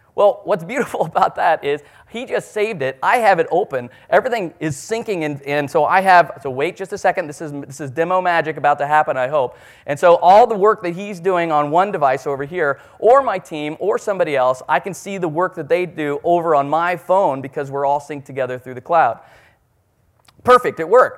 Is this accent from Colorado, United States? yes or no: yes; Denver, Colorado, United States; oh sorry, I'm from Denver. DIA is our airport.